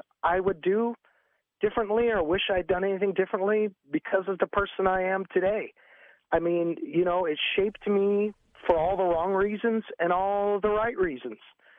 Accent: French Canada, Canada; You know, I'm from French Canada, so...

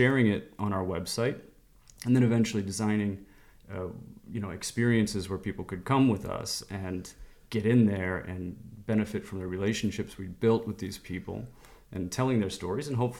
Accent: Chicago, Illinois, United States; a way to explore my hometown of Chicago growing up.

